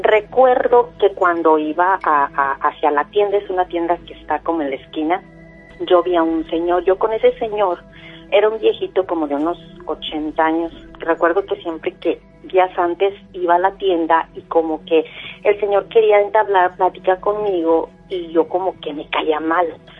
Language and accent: Spanish; La Piedad, Michoacán, Mexico; Yo soy de La Piedad, Michoacán.